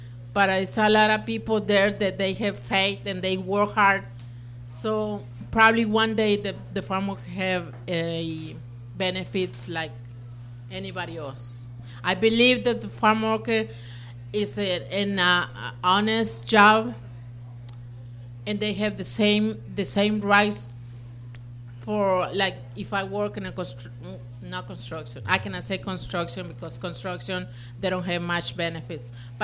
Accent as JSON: {"language": "English", "country": "Mexico", "second_language": "English", "lives_now": "United States", "said": "because I was coming from Mexico at that time, and I can tell you that I know more here the states than Mexico, because we travel from one state to another state."}